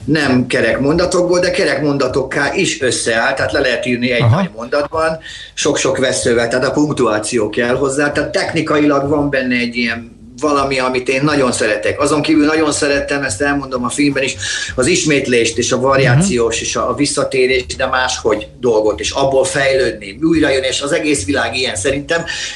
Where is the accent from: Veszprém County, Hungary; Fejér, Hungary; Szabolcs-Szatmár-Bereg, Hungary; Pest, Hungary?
Fejér, Hungary; Dunaújváros; born there; Dunaújváros, az én szülőfalum, idézőjelben.